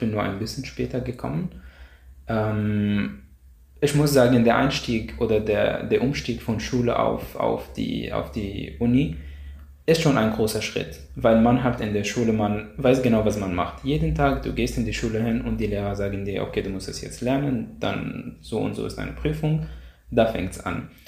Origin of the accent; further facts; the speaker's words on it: Egypt; now in Austria; ich komme aus Ägypten.